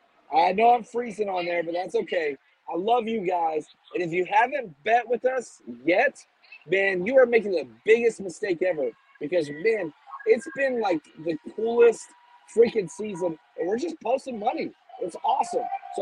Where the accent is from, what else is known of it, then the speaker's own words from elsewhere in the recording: Dallas, Texas, United States; my whole reason why I'm a Cowboys fan, you guys know me, is because of just like where I was raised in Dallas